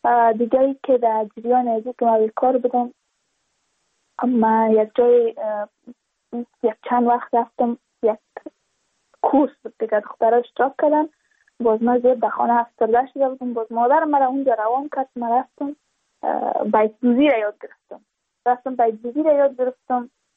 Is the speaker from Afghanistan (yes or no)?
yes; Badakhshan, Afghanistan; چون ما از بدخشان هستیم، یعنی منطقه های دور دستش